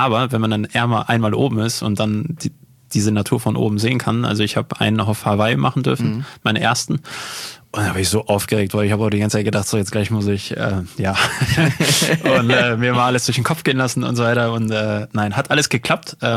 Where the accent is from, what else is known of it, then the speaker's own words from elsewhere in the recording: Unna, North Rhine-Westphalia, Germany; hier über das Stadtfest in Unna aus meiner Heimatstadt